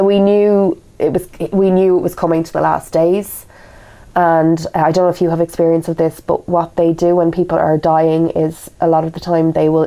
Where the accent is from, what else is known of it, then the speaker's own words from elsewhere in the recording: Kildare, Ireland; also born or lived in Dublin; We're from Kildare, which is a county south of Dublin.